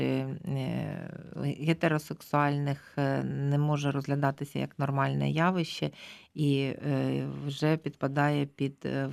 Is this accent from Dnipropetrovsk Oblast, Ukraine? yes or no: no; Kharkiv Oblast, Ukraine; Ви мій земляк, я також з Харківщини.